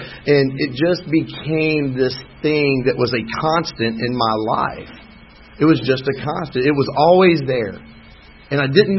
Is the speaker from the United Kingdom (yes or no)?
no; Texas, United States; born there; moved away; I was born in Texas, and I'm a recovering Texan.